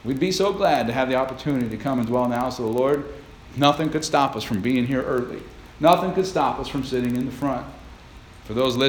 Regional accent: Bellefontaine, Ohio, United States; I grew up in Belle Fountain, Ohio. It felt like a small town to me.

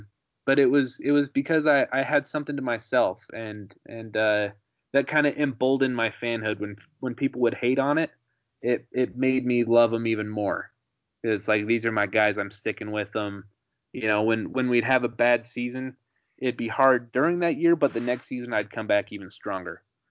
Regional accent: Utah, United States; I grew up in Utah. There's not a lot of Miami Hurricanes fans here.

